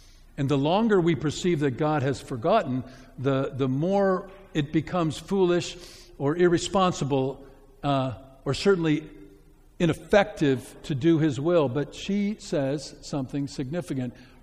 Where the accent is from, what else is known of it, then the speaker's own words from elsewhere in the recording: Missouri, United States; I grew up in Missouri, and so I grew up in, and I'm bitter about, not Missouri, I loved Missouri